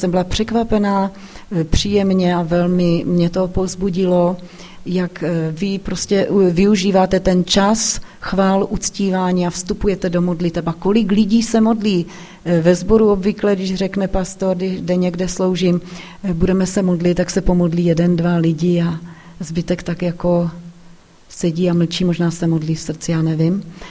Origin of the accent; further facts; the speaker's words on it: Moravia, Czechia; moved away as an adult; Cítím se tu trochu doma, i když už je to přes 30 let, když jsem se odstěhovala z Moravy, ale když slyším moravský přízvuk, tak okamžitě mě to tam předcvakne někde v hlavě